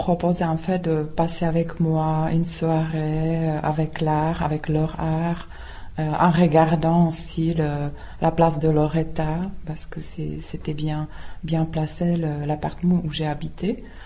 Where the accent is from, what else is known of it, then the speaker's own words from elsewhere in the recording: Prague, Czechia; French is a second language; Moi, j'ai grandi ici à Prague, à la proximité d'une famille bilingue.